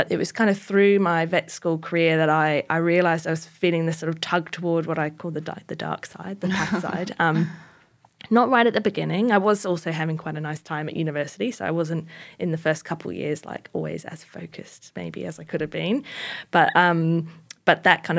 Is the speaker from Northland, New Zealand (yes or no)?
yes; Northland, New Zealand; I was born in North New Zealand, in Northland, and grew up on a small farm. Well, my parents weren't farmers, but we had like 15 acres.